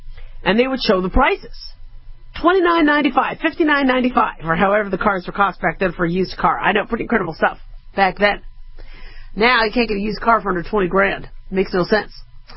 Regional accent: California, United States; I mean, I remember growing up in California, you know, go see Cal.

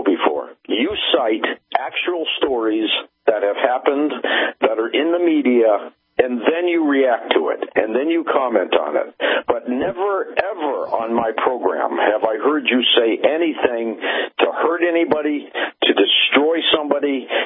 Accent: St. Louis, Missouri, United States; Jack Dorsey was from St. Louis. I'm from St. Louis.

